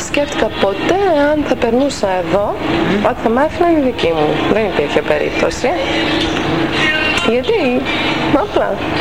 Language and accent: Greek; Komotini, East Macedonia and Thrace, Greece; also born or lived in Germany; γεννήθηκα 10 Αυγούστου το 68, Κομωτινή. Μέχρι 4 χρονών, 5 χρονών ήμασταν εδώ, φύγαμε Γερμανία για άλλα 5 χρόνια και επιστρέψαμε το 79-78.